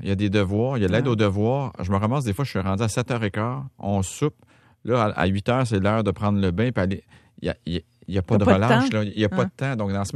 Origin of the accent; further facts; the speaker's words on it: Richmond, Quebec, Canada; Des cantons de l'Est, Richemont. Donc, on allait glisser. On allait faire du ski de fond.